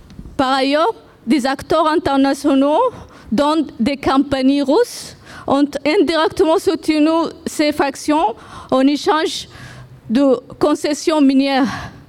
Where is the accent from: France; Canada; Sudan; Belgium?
Sudan; first language Arabic; French is a second language; Je m'excuse si j'ai un accent, si je fais des erreurs en français. Ma langue maternelle, c'est l'arabe. Ma langue maternelle, c'est l'arabe. Je suis fière de ma langue.